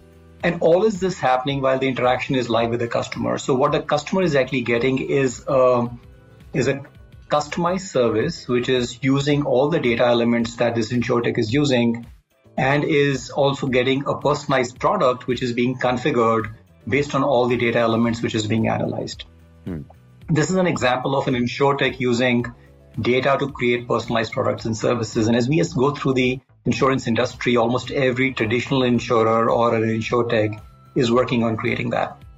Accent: Delhi, India; also born or lived in Kashmir; I'm born and brought up in Delhi, largely, though I must say I spent some time in Kashmir.

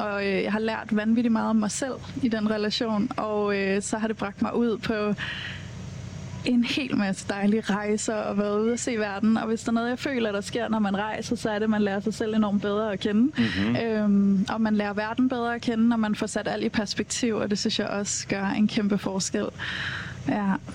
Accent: Copenhagen, Capital Region of Denmark, Denmark; som københavner

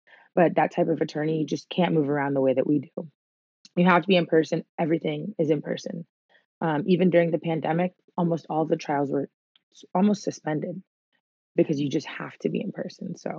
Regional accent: Maryland, United States; So I'm barred in Maryland, which is my home state.

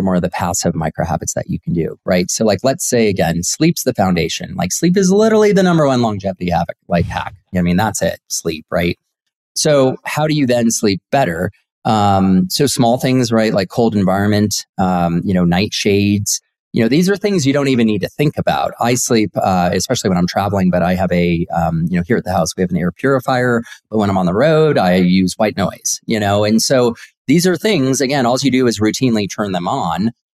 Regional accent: Silicon Valley, California, United States; I grew up in Silicon Valley and on the grind and I was up all night

